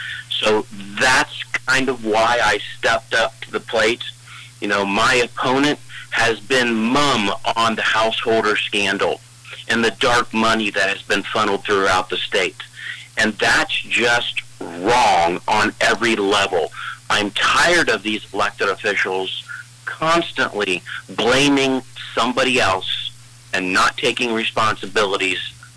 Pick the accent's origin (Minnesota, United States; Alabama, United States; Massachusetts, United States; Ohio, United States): Ohio, United States; Marion; In places like Marion, my hometown, where people get up every day, they go to work, they go to church, and they cheer on their local sports team